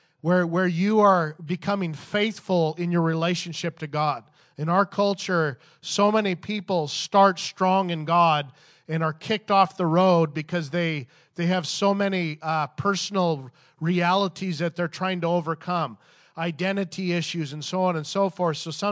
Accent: Canada; It was a little cold, but, you know, I'm a Canadian, so it didn't bother me

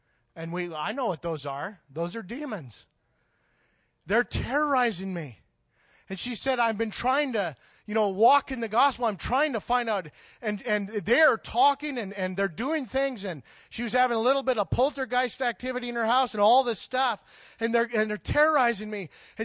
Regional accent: Canada; Remember, I'm a Canadian, comes from a small village in Canada. I didn't grow up in the city, you know. So I was really naive.

